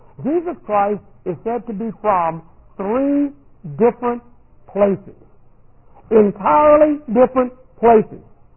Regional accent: Hollywood, California, United States; I'm from Hollywood. I was born in Hollywood, California.

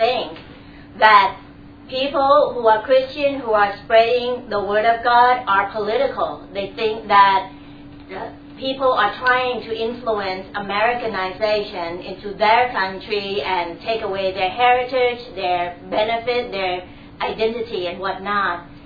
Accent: Thailand; English is a second language; and I was born and raised in Thailand

